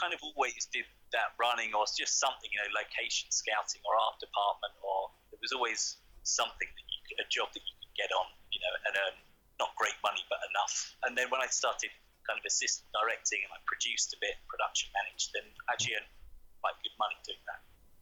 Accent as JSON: {"language": "English", "region": "London", "country": "United Kingdom", "tie": "born or raised there", "said": "I mean, I was lucky because I grew up in London and my parents lived here."}